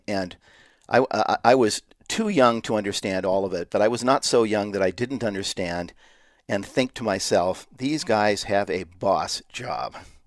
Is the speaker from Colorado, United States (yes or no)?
no; Riverside, California, United States; Now, I was raised in Riverside, California. I don't know if you know where that is. It's about 50 miles due east of Los Angeles.